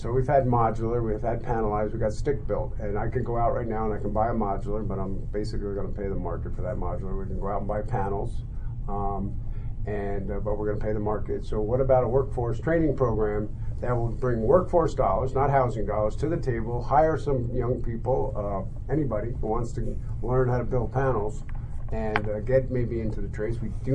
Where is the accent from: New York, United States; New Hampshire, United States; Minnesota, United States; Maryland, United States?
New York, United States; Hyde Park; growing up in Hyde Park, I was, you know, a few doors down from the Hudson River Psychiatric Center